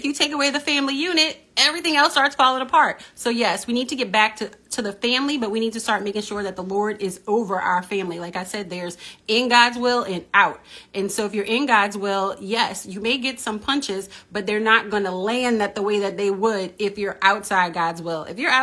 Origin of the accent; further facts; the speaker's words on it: New Orleans, Louisiana, United States; And just growing up in New Orleans in different ways, but traumatized through Katrina and then Ida and just so many things.